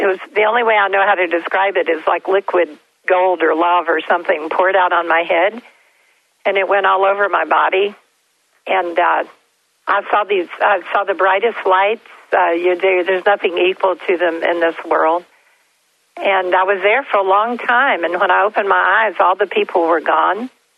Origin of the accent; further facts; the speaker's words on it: Kentucky, United States; now in Florida, United States; we moved to Florida every year from Kentucky because I couldn't get through the winters in Kentucky.